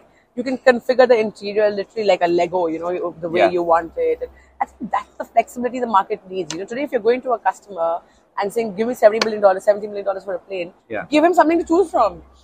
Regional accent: India; I'm an Indian. I love hot food. I love carrying a lot of things.

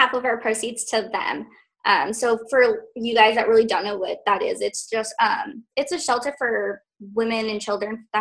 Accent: California, United States; also born or lived in Los Angeles County; And then I was born here in Orange County. Lived in LA County for a few years and then moved to Orange County and then moved back to LA County.

